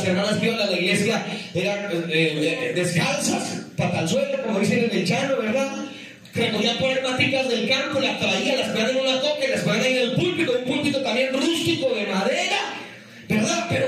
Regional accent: Colombia; nosotros como colombianos decimos vacuna

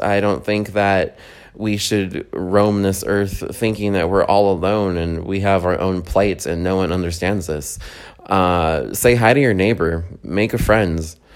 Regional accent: New Mexico, United States; I grew up very under a cactus, so to speak, because I'm from New Mexico

